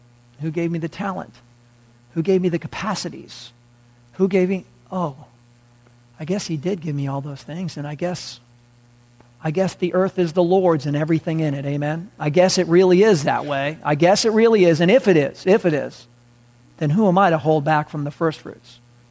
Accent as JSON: {"language": "English", "region": "New York", "country": "United States", "said": "I'm a kid from New York where people would steal your lunch on the way to school."}